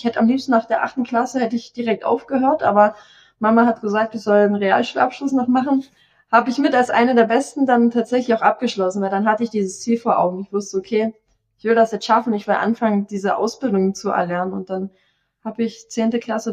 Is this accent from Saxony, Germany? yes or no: yes; Saxony, Germany; first language Sorbian; German is a second language; also born or lived in Black Forest; Wir sind dann hier rüber wieder gezogen. Also mein Vater kommt aus Görlitz, meine Mutter hier aus Radibor, aus der sorbischen Gegend. Hier bin ich auch aufgewachsen. Also ich bin auch muttersprachlich sorbisch, habe die sorbische Tracht getragen, bin auf eine sorbische Schule gegangen